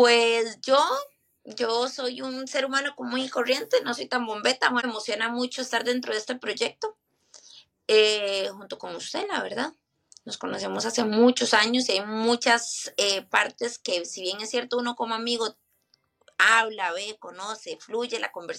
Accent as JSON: {"language": "Spanish", "town": "Tres Ríos", "region": "Cartago", "country": "Costa Rica", "tie": "born or raised there", "said": "Yo soy de Costa Rica, oriunda, ¿verdad? Nativa de Costa Rica. Oriunda de la provincia de Cartago, el distrito de Tres Ríos directamente. A los de Tres Ríos nos molestan porque siempre decimos que somos una provincia."}